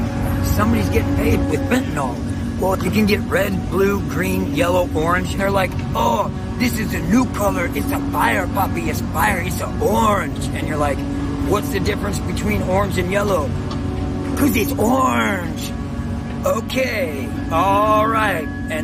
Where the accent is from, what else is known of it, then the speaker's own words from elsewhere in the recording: the South, United States; I'm from the South, man.